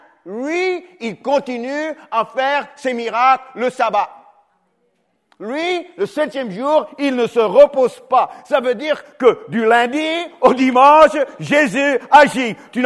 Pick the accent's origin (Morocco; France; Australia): Australia; En Australie, mon pays d'origine